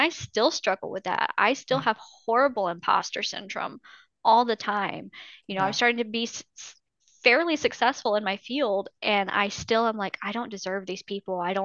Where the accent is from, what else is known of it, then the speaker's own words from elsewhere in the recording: the South, United States; I'm from the South. We just take care of people.